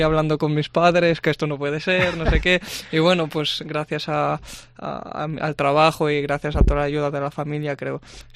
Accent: La Seu d'Urgell, Catalonia, Spain; also born or lived in Lleida / Girona; me fui a la Seu d'Urgell. Y nada, pasé ahí pues hasta 16 años que bueno, me fui a Lleida otra vez para seguir mi carrera, ¿no? Y de ahí estuve un año en Lleida y ya fui a Girona.

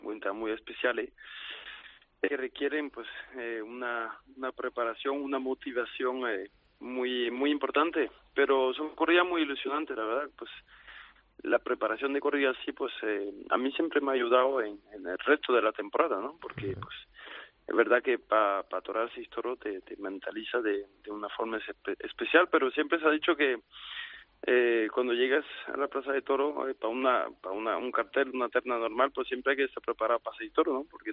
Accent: Arles, Provence-Alpes-Côte d'Azur, France; Hacerlo en mi tierra, en Arles, también fue muy bonito

